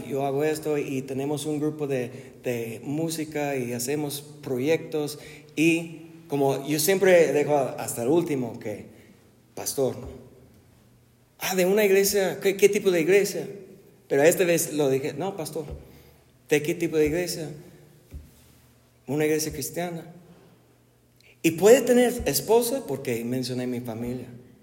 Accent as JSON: {"language": "Spanish", "country": "United States", "second_language": "Spanish", "said": "Soy gringo, obvio, ¿verdad?"}